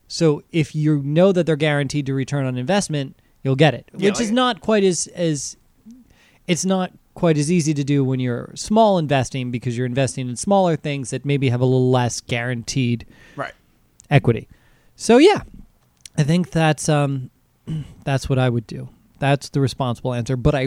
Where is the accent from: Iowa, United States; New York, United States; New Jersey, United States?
New Jersey, United States; Cranford; I'd buy myself a nice house, probably around where I grew up in Cranford.